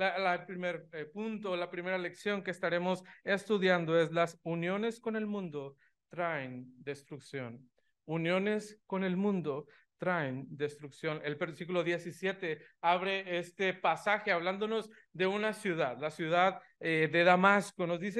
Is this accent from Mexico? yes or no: yes; Mexico; Incluso nosotros como nación mexicana, ¿verdad?